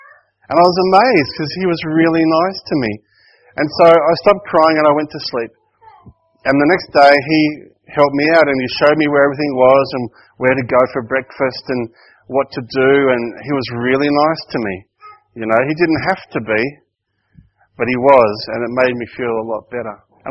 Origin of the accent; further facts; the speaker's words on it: Broken Hill, New South Wales, Australia; When I grew up in Broken Hill, I went to the Catholic high school. But the trouble was that the Catholic high school only went to year 10.